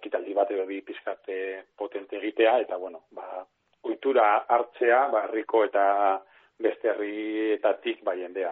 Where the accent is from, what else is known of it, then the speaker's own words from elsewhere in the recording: Getxo, Basque Country, Spain; getxon nire kasua, nire herrian izango